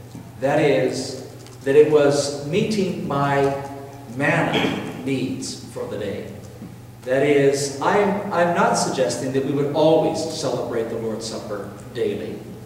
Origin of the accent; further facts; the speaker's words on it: Vancouver, British Columbia, Canada; now in New York, United States; And maybe I come from Vancouver, which is about as spiritually empty and vacuous as you can get.